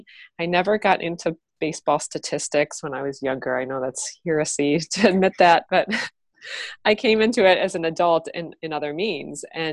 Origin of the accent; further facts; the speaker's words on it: Illinois, United States; I grew up outside of Chicago, and I'm a diehard Chicago sports fan.